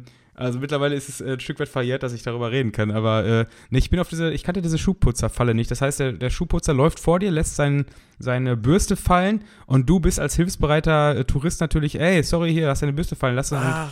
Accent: Turkey; also ich weiß doch als Türke dann noch besser

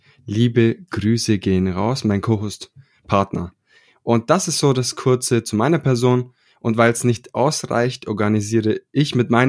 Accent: Italy; Warum auch nicht, ne, als Italiener.

